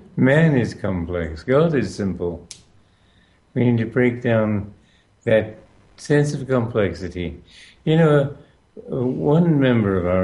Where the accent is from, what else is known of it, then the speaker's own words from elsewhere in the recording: Romania; English is a second language; moved away; I was born in Romania. So I grew up learning Romanian, German, and English. Then they sent me to school in Switzerland where I learned French.